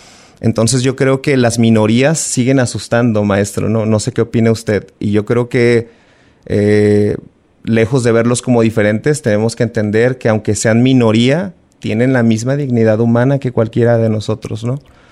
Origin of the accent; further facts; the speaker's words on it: Mexico; nosotros como mexicanos